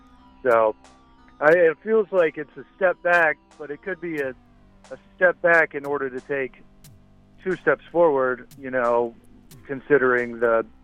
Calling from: Nashville, Tennessee, United States; I'm calling from Nashville.

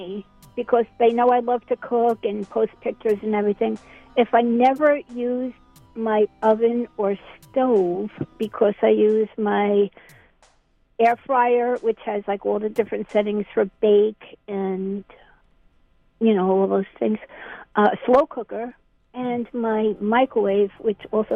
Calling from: Fairfield, New Jersey, United States; Fairfield, New Jersey, West Exit, Chelsea.

